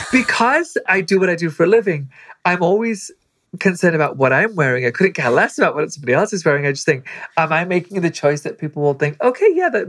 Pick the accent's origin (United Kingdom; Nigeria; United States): United Kingdom; Doncaster, Yorkshire and the Humber; Yeah, I'm from Doncaster, which is in the north of England. Our closest like big city is Manchester.